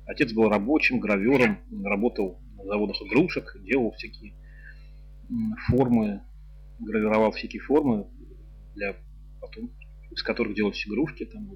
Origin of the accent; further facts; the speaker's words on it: Moscow, Russia; я родился и вырос в Москве